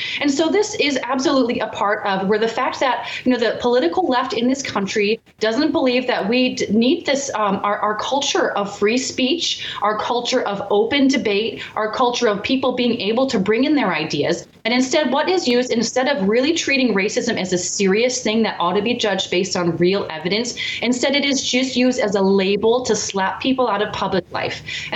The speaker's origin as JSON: {"language": "English", "country": "United States", "said": "as an American, you know, and a Christian, it really is actually deeply offensive to be called a racist"}